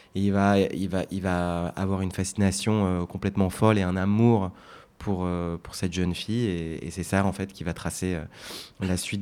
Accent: France; J'ai une mère qui est autrichienne, donc j'ai eu la chance de grandir avec trois langues parce que j'ai grandi en France, un père américain et une mère autrichienne.

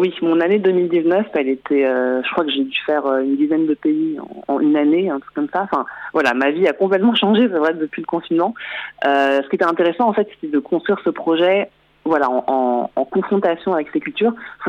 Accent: Île-de-France, France; Je suis née en France, dans le sud de la France, et je suis montée en banlieue parisienne, voilà, toute mon enfance.

